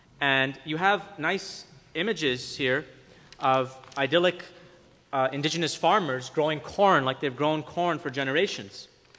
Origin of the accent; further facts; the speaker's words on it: Quebec, Canada; now in Sudbury, Canada; But we're up in Sudbury, and we're some people from Quebec